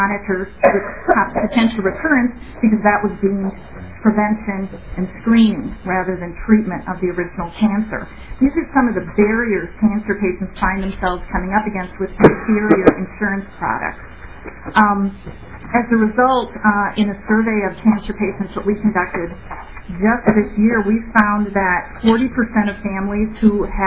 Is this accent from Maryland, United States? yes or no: no; Minnesota, United States; I'm proud that I'm a Minnesotan because we do have such a strong health insurance system and consumer protection here in Minnesota.